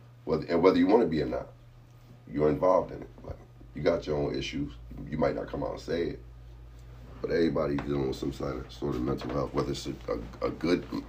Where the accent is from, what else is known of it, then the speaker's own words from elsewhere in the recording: Connecticut, United States; And then I'm from Connecticut. You know what I mean? I ain't from New York.